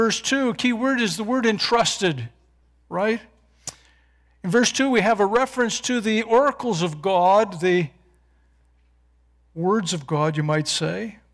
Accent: Canada; I'm not sure that I'm all that proud about being Canadian, but I'm glad that I'm a Christian.

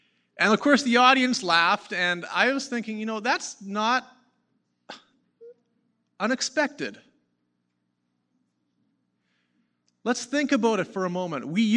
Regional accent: Ashern, Manitoba, Canada; also born or lived in Friendly; Grew up in Manitoba. I am born and raised in Friendly, Manitoba, and grew up in Ashern. If you know where Ashern is, that's on Highway Number 6, 2 hours straight north of Winnipeg. And was born into a Christian family, went to church

